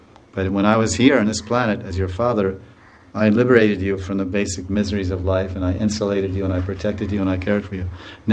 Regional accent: United States; Because I'm from America, and maybe you don't know, but no one's satisfied there.

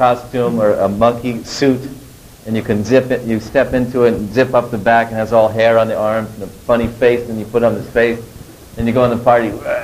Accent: California, United States; In San Francisco, we're from California, America.

